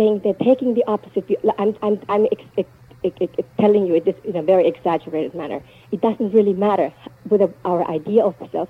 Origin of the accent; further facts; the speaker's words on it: Venezuela; I grew up in South America. I had advantages just by the mere fact the way I looked.